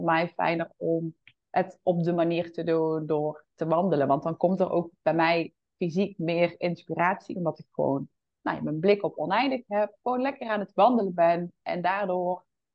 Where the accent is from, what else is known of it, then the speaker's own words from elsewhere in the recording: North Brabant, Netherlands; Ik kom uit Brabant, Noord-Brabant, dus dat hoor je.